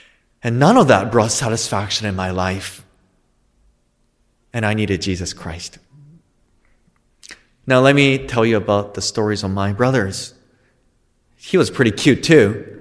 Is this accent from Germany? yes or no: no; Japan; English is a second language; I was born in Japan.